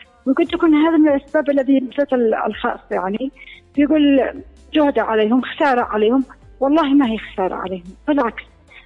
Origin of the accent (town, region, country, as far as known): Yemen